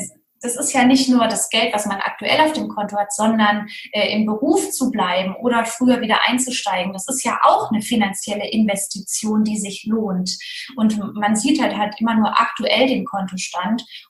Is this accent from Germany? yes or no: yes; West Germany, Germany; Wir sind in Westdeutschland groß geworden.